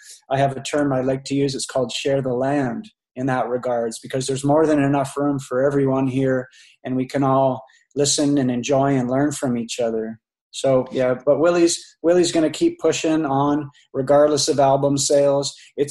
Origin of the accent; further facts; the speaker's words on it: Canada; Like I grew up in Canada. I watched the Beachcombers. I was a child of the CBC television primarily.